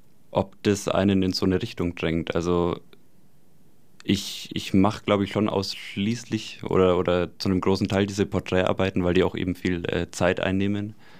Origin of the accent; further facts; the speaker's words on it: Nuremberg, Bavaria, Germany; Ich komme auch hier aus Nürnberg und habe jetzt 5 Jahre auch an der Akademie hier studiert